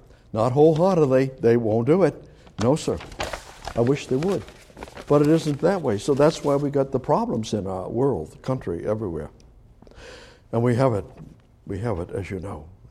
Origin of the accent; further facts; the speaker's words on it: United States; I'm an American, so are you. I'm a believer, so are you.